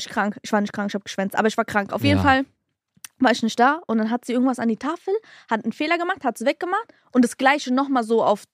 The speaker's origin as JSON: {"language": "German", "region": "Hesse", "country": "Germany", "tie": "born or raised there", "said": "bei uns in Hessen"}